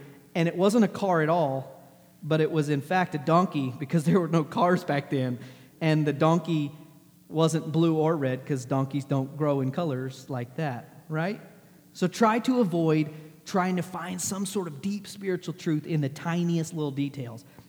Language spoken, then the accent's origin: English; Texas, United States; Because I grew up in Texas where it's 1,000 degrees outside.